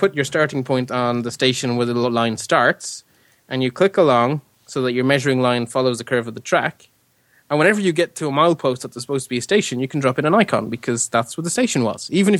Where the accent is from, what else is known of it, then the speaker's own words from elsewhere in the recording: Belgium; Brussels to Mechelen, and then it was extended from there to Antwerp. And it actually passes through my hometown.